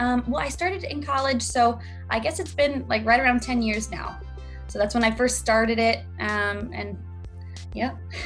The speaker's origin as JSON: {"language": "English", "region": "Illinois", "country": "United States", "said": "I moved away from Illinois, that's where I'm from, moved to California, and I started dancing in a group."}